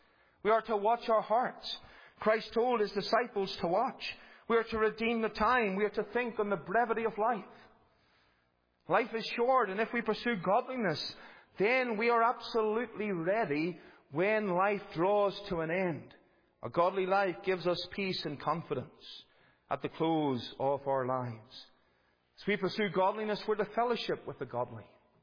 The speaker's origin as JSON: {"language": "English", "region": "Northern Ireland", "country": "United Kingdom", "tie": "born or raised there", "said": "A few years later, I moved back to Northern Ireland, and what happened? My accent changed again back to somewhat of its original voice."}